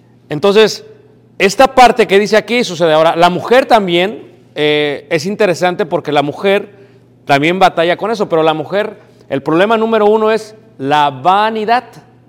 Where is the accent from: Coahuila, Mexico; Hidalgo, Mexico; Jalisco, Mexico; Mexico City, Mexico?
Mexico City, Mexico; now in United States; yo soy de México, crecí en Ciudad de México, me crié en México